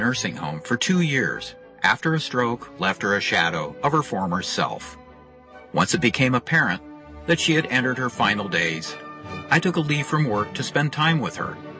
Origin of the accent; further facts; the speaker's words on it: Windsor Heights, Iowa, United States; from Windsor Heights, Iowa